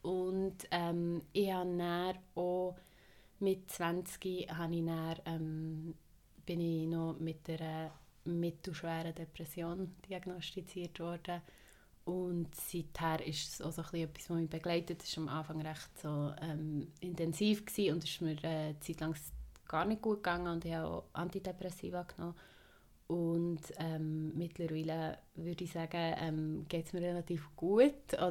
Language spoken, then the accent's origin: German; Bern, Switzerland; ich bin 29, ich bin in der Region Bern aufgewachsen und studiere im Moment Business Communication in Freiburg.